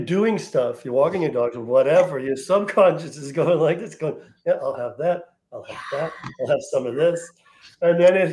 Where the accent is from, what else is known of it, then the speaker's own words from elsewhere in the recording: Jamaica Plain, Massachusetts, United States; also born or lived in Ireland; I grew up in Jamaica Plain, and when I left, yeah, it was like a what's his name?